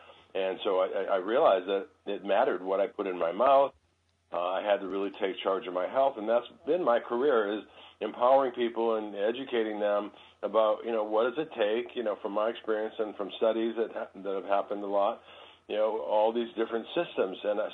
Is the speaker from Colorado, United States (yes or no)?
no; Detroit, Michigan, United States; I grew up in Detroit.